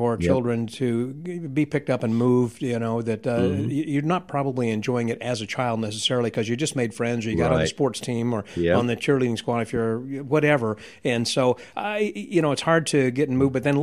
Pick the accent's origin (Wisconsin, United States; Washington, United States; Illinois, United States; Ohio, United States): Illinois, United States; born there; also born or lived in Oklahoma / Nebraska / Texas; You know, although that I consider myself a Texan. I was born in Illinois, you know, and I've kind of lived around in Oklahoma and Nebraska and every place, you know, then too. But I've lived in Texas longer than any place.